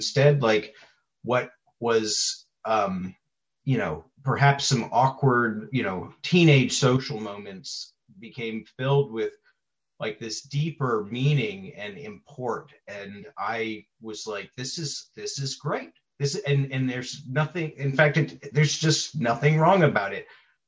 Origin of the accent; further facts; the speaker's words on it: New Orleans, Louisiana, United States; I grew up in New Orleans, and my father was an alcoholic, and he actually drank himself to death eventually.